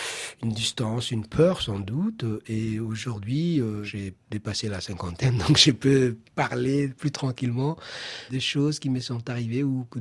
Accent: Djibouti; parce que le monde, des fois, il est difficile, hein, et surtout quand on vient de Djibouti.

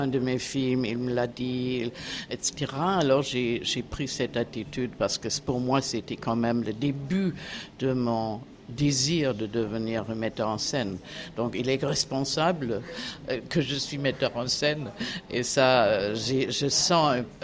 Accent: Germany; moved away as an adult; now in Paris, France; C'était au début des années 60. Je venais d'Allemagne.

